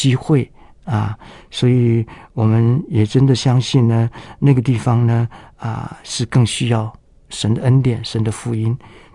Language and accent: Chinese; Nantou County, Taiwan; 所以我们就在南投出生算是军人子弟，住在眷村里面